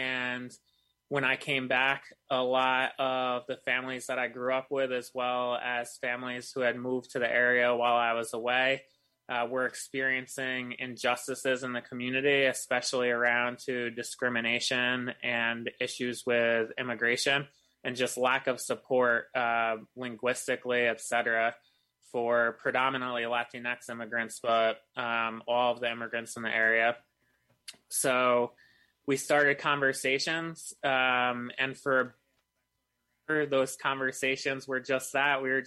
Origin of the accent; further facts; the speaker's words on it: New York, United States; I grew up in Columbia and Greene County, graduated from Hudson High School and then Hudson Valley before continuing to Northeastern University.